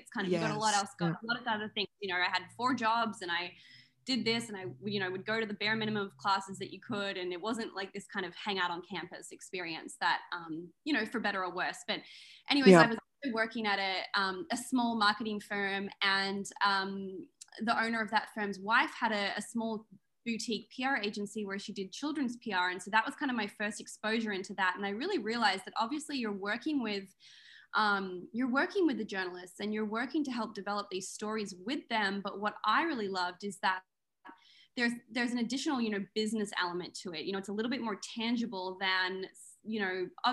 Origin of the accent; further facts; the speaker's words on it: Melbourne, Victoria, Australia; I'm from Melbourne